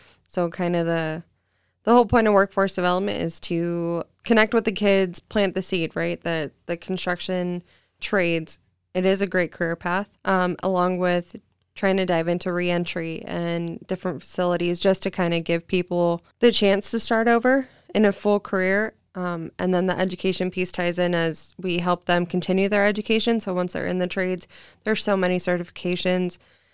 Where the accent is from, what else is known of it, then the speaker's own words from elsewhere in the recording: California, United States; also born or lived in Montana; I was born and raised in California, super tiny town, 500 people, kind of grew up, had my first kid, met my honey, and we took off to Montana.